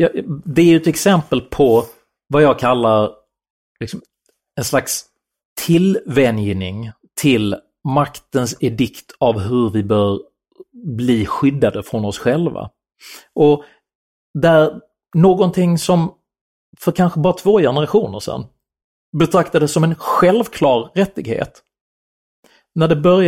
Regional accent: Skåne, Sweden; Som skåning så bor vi ju nära Köpenhamn.

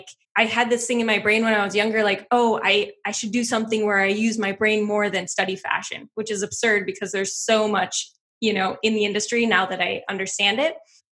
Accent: Wisconsin, United States; I grew up in Wisconsin in the middle of nowhere. But even though we lived like out off of a country road, I was obsessed with dressing.

